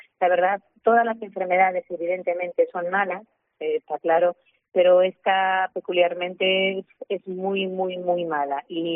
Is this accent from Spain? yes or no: yes; Galicia, Spain; Yo soy como buena gallega, la lluvia me gusta